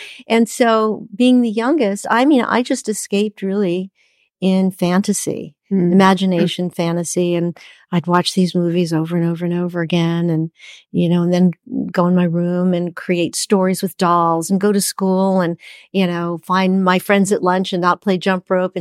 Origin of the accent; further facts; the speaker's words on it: Bronx, New York, United States; I grew up in the Bronx and the Lowe's Paradise, which had stars on the ceiling.